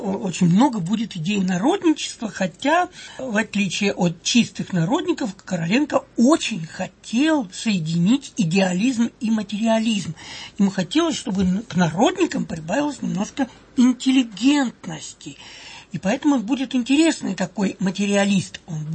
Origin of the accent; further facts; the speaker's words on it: Nizhny Novgorod Oblast, Russia; я же из Нижегородской губернии